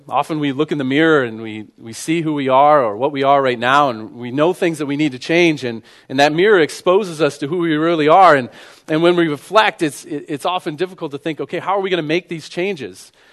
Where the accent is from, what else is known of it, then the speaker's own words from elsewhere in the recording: Copenhagen, New York, United States; So I'm from Copenhagen, New York, which is a small town of about 800 people. I went to a K through 12 public school of about 350-ish people. So I am from a small town.